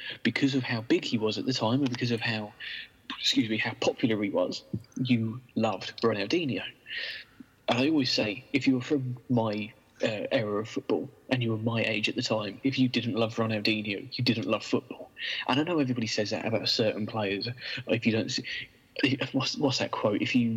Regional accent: Milton Keynes, South East England, United Kingdom; I grew up in Milton Keynes, which when I was growing up didn't have a football team.

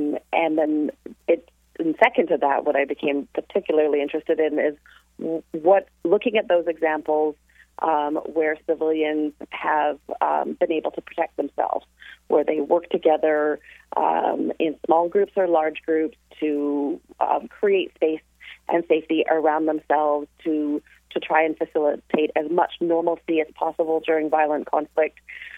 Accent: Victoria, British Columbia, Canada; As you said, I'm from Canada, specifically Victoria on Vancouver Island.

